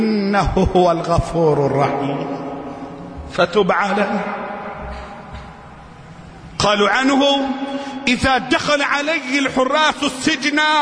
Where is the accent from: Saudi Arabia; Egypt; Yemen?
Egypt; اللهم احفظ بلدنا مصر